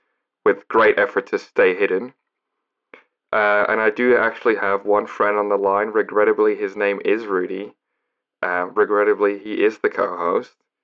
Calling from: Melbourne, Victoria, Australia; I'm calling you from Melbourne in Australia.

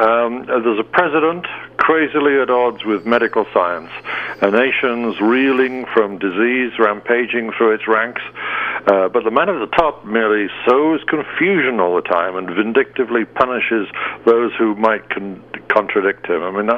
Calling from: New York City, New York, United States; I'm calling in from New York City, the epicenter of the coronavirus pandemic, in the United States at least.

